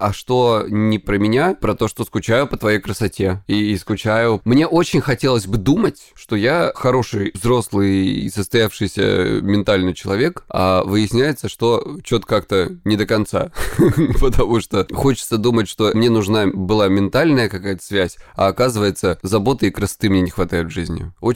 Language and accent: Russian; Krasnodar Krai, Russia; мне 37 лет, я психолог, я мужик, я лысый, я из Кубани.